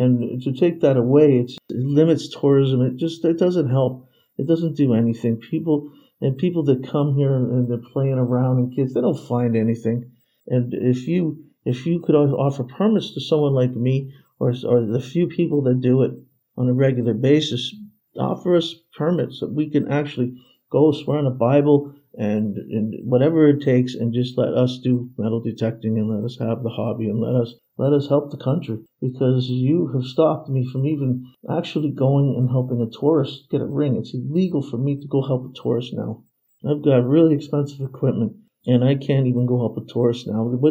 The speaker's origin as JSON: {"language": "English", "country": "Canada", "said": "You know, I am Canadian, but I love Antigua."}